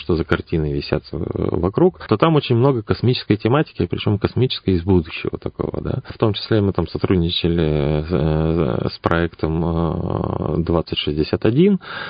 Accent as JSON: {"language": "Russian", "region": "Siberia", "country": "Russia", "said": "мы как бы байкальские сибиряки, да, и прочее"}